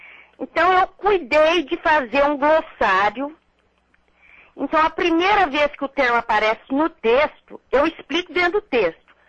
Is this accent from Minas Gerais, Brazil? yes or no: yes; Minas Gerais, Brazil; born there; Eu nasci no Triângulo Mineiro, uma área agrícola, basicamente, no meio de gente simples.